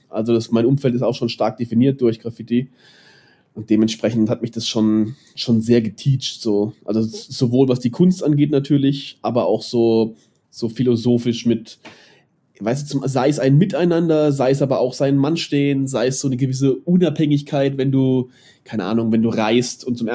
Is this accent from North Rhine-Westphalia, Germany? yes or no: no; Baden-Württemberg, Germany; also ich bin in Neckarstedt aufgewachsen